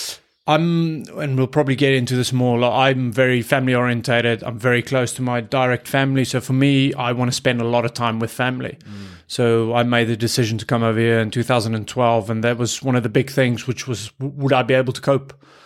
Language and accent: English; Secunda, Mpumalanga, South Africa; grew up in a very small town, Secunda. Both my parents still live there. My sister lives there with her husband and 3 kids. Typical South African small town village.